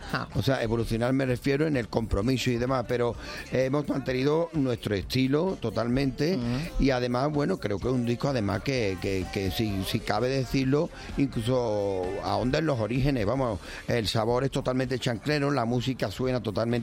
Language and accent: Spanish; Los Palacios, Andalusia, Spain; en mi tierra, en los palacios, ahí es muy famoso el tomate.